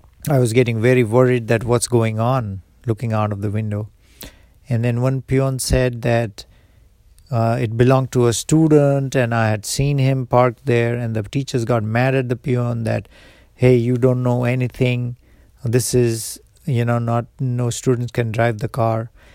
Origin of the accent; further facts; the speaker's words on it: Morbi, Gujarat, India; at the age of 7, I was sent to a boarding school 60 miles away from my hometown of Morbi, in a city called Rajkot.